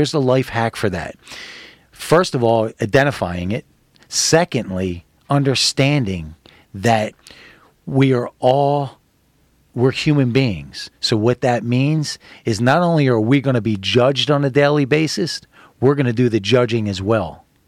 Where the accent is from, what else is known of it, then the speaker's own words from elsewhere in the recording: Philadelphia, Pennsylvania, United States; In the first 18 months of my life, I was in an orphanage in North Philly. I'm from the East Coast.